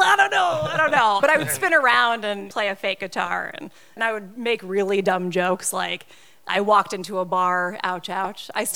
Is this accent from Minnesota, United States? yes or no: yes; Bloomington, Minnesota, United States; So I'm actually from a suburb of Minneapolis, Minnesota. I'm from Bloomington.